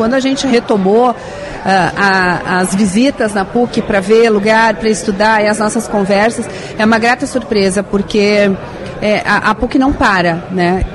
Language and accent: Portuguese; Rio Grande do Sul, Brazil; como uma boa gaúcha, quero ver muitos municípios na final em Brasília